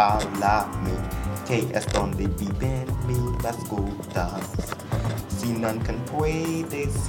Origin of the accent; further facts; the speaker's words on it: Philadelphia, Pennsylvania, United States; Spanish is a second language; Soy de Philadelphia. La zoo de Philadelphia. Es mi zoo favorito.